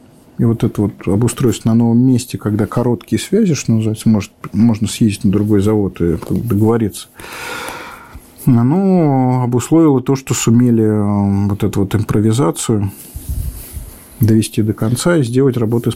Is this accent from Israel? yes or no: no; Tashkent, Uzbekistan; то же самое с 84-м заводом в моем родном городе Ташкенте